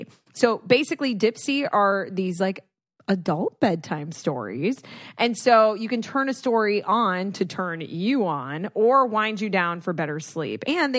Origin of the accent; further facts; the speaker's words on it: Dominican Republic; Just my home country.